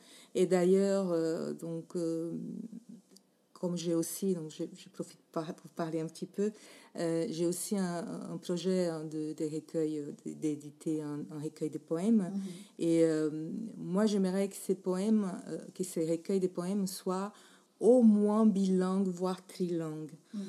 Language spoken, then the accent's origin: French; Brazil; French is a second language; moved away as an adult; now in France; Je suis une Brésilienne, on va dire ça comme ça. Je me suis installée en France en 2004, donc ça fait déjà un certain temps, 17 ans environ. Et je suis devenue aussi française, donc je suis franco-brésilienne.